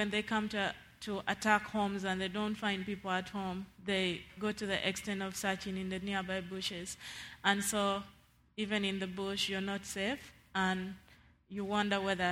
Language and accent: English; Northern Region, Uganda; English is a second language; I come from Northern Uganda